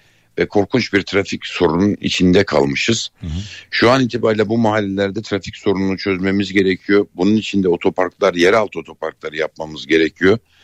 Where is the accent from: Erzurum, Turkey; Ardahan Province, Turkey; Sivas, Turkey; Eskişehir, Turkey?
Erzurum, Turkey; Ben evet Erzurum'da bir gecekonduda büyüdüm.